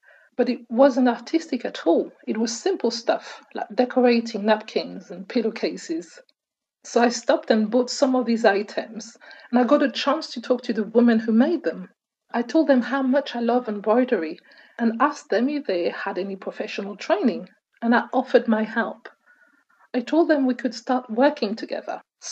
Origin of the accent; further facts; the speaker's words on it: Burundi; moved away as an adult; also born or lived in Romania; I was born in Burundi and I grew up there. I'm a Tutsi and my family fled Rwanda after the riots in 1959. When I was 20, I moved to Romania to study hotel management.